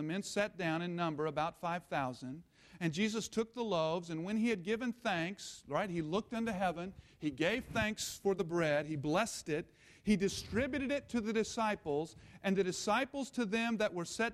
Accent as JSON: {"language": "English", "region": "Missouri", "country": "United States", "tie": "born or raised there", "said": "I grew up on Lee Summit Road here in Missouri. We don't have a whole lot of cul-de-sacs."}